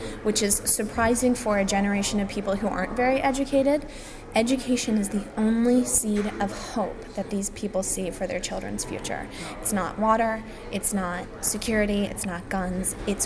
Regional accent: United States; I'm American born and bred. I love my American pizza and the bagels and the luxuries of being here.

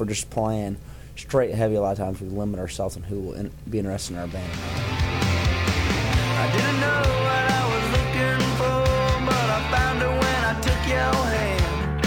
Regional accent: Florida, United States; Well, she got gunned down in my hometown in Florida.

